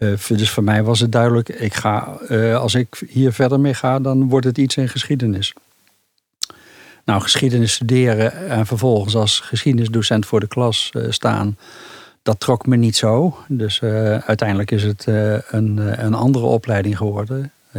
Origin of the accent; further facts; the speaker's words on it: Bergen op Zoom, North Brabant, Netherlands; also born or lived in Halsteren, Netherlands; Wij woonden op de Halsterseweg. Toen nog net een stukje Halsteren. In 62 bij Bergen op Zoom gekomen.